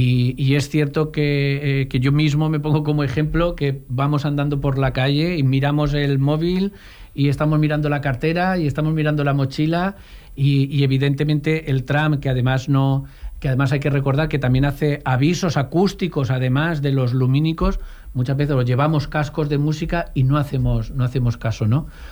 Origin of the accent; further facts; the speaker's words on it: Jesús Pobre, Valencian Community, Spain; Por ejemplo, bueno, yo que vengo de Jesús Pobre